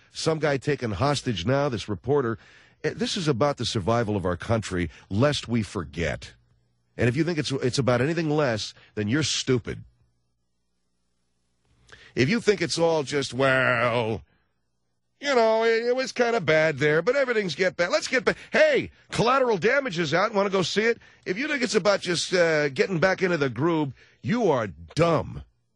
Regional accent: United States; Because I was raised in America. Because I was raised here. Because I came from a relatively sane home.

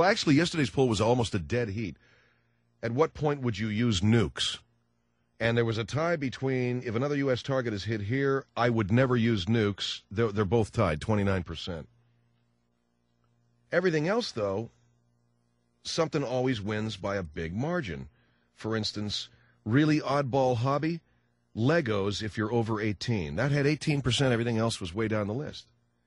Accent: Arcadia, California, United States; I grew up in Los Angeles, and there was only one reason why I would ever go to an Angel game. When I was a kid, my old man took me to Dodger games. I grew up out in Arcadia

